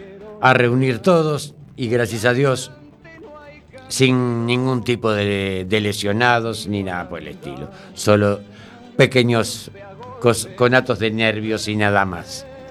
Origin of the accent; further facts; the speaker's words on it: Uruguay; Y como uruguayo que soy